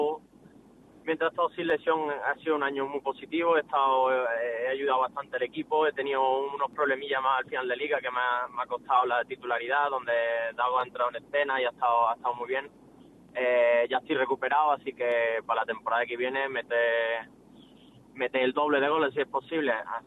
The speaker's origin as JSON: {"language": "Spanish", "town": "Málaga", "region": "Andalusia", "country": "Spain", "said": "soy de Málaga, siempre lo he seguido"}